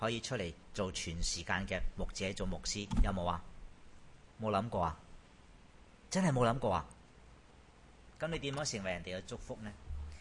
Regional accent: China; 我哋系中国人。

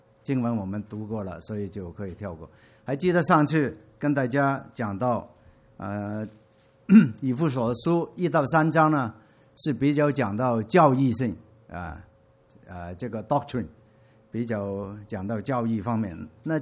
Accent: Hong Kong; 有人像我来自香港

